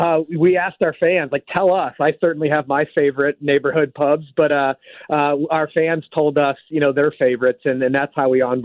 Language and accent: English; St. Louis, Missouri, United States; just being, you know, born and raised in St. Louis, a big soccer fan.